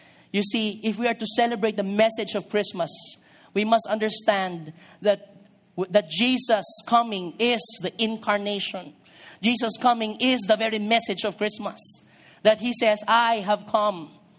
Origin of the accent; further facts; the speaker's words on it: Marikina, Metro Manila, Philippines; born there; I was born in Concepcion, Marikina. And this is a bitter memory for me. Because I spent only 2 months in Concepcion, Marikina.